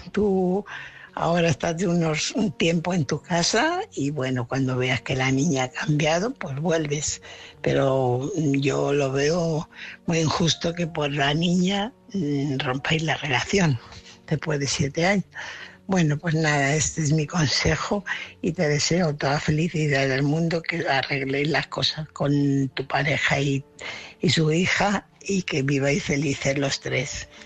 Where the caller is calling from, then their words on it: Fuenlabrada, Community of Madrid, Spain; corresponsal de Fuenlabrada.